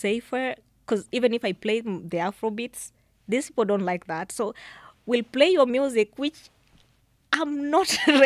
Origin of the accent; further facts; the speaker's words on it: Kenya; Oh, hi, where are you from? Kenya. How long have you been here, you know, all that.